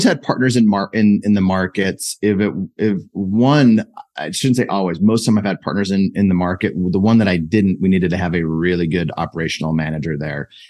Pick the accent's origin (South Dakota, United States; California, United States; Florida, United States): South Dakota, United States; moved back here to where I grew up in a small town in the Black Hills in South Dakota.